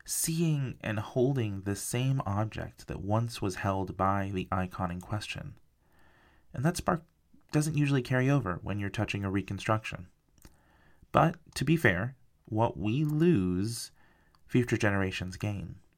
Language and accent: English; United States; And as an American, I feel a strong push and pull with this particular icon, the Mayflower